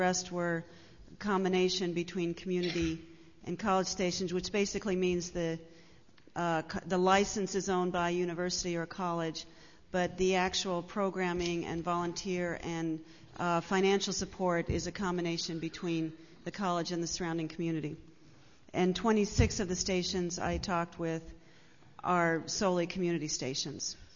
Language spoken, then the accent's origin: English; New York City, New York, United States; I'm from New York City.